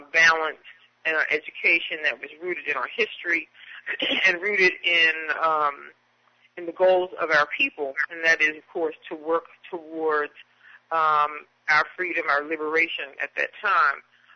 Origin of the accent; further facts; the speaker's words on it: Trenton, New Jersey, United States; I was actually born and raised in Trenton and discovered of late, how about that, and discovered of late that my family has been in New Jersey since the early 1800s.